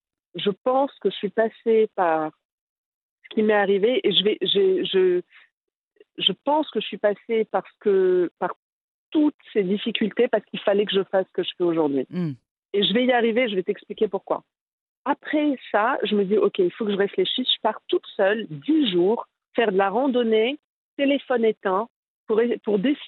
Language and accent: French; Morocco; now in London, United Kingdom; je suis marocaine, iranienne, vivant à Londres.